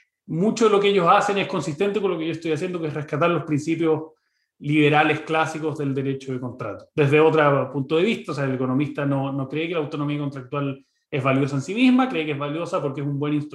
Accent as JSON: {"language": "Spanish", "country": "Chile", "said": "los que, como los chilenos, crecimos aprendiendo de la teoría del negocio jurídico"}